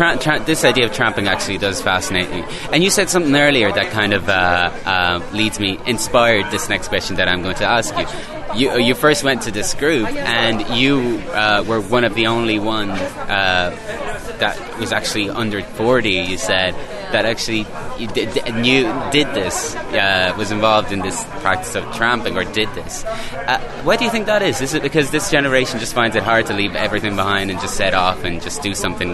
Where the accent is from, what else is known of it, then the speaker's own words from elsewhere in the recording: Ireland; also born or lived in Italy; I grew up in Ireland, and I was born in Italy